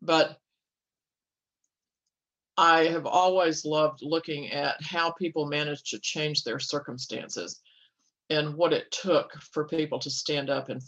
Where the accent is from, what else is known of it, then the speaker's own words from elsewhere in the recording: the South, United States; Yes, I was raised in the South in a middle class family